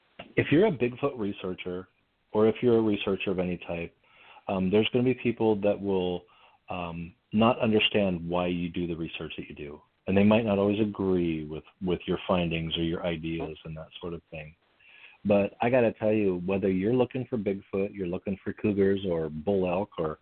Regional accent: Montana, United States; And I grew up in Montana, and you take those moments and you enjoy it.

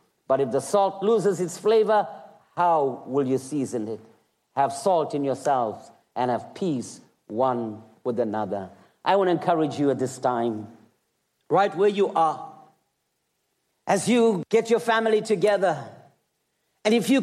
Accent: South Africa; I want you to know today that I am South African. I am African and I am patriotic to the nation that I live in.

